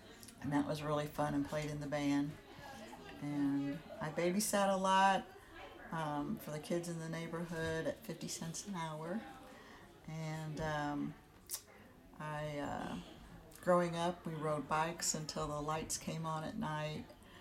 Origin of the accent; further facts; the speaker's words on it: St. Louis, Missouri, United States; I grew up in South County in St. Louis, Missouri.